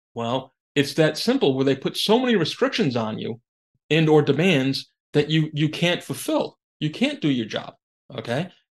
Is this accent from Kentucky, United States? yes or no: no; New York City, New York, United States; Remember, I'm from New York City. I can understand this.